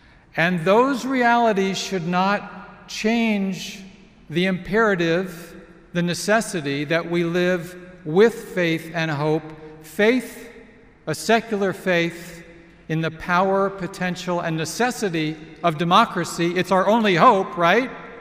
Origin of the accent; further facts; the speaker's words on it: California, United States; Now, one of my heroes as a Californian is Upton Sinclair.